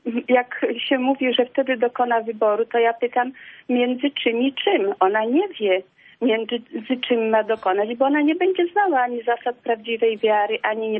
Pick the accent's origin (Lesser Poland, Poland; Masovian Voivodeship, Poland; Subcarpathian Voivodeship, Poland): Masovian Voivodeship, Poland; Warsaw; z Warszawy.